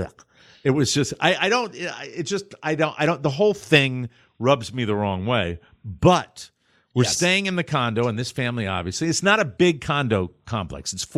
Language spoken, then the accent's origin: English; Connecticut, United States; Met a guy from Connecticut, my home state.